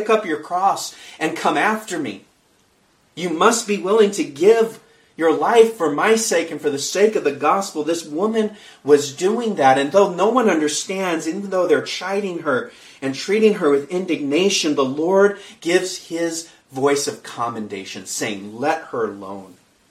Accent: Kenya; I grew up in Kenya and I played cricket as a teenager

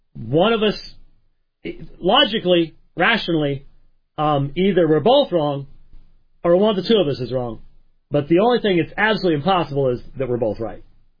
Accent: Scotland, United Kingdom; Now, being Scottish, I would be like

